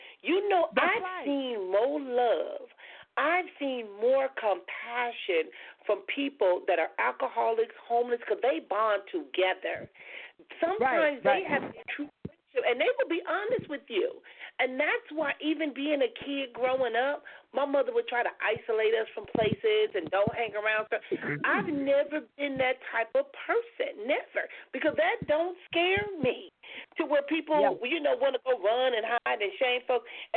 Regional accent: Compton, California, United States; And I had to come to grips growing up in Compton.

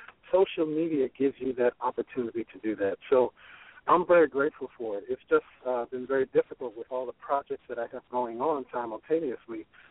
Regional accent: Brooklyn, New York, United States; And I came from Brownsville, Brooklyn. I was raised in Brooklyn, born and raised. And although my family's from Panama

